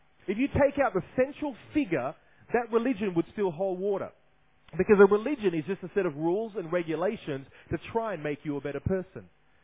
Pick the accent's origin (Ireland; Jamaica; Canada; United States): Jamaica; now in Brisbane, Australia; Although I was born close by here in Brisbane. Vegas. And so growing up we actually lived in Jamaica